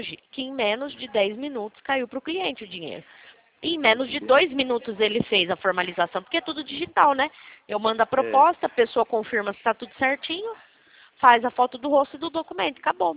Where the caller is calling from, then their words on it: São Paulo, Brazil; Eu falo aqui do estado de São Paulo.